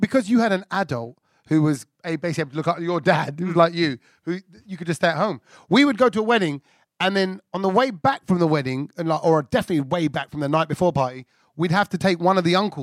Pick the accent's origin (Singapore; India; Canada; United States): India; We're Indian. I go via your husband.